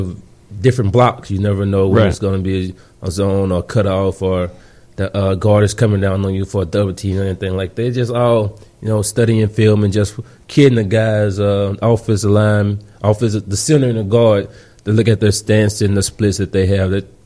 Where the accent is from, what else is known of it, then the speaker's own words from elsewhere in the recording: Louisiana, United States; I'm not a big fan of New Orleans or anything. No offense to my home state.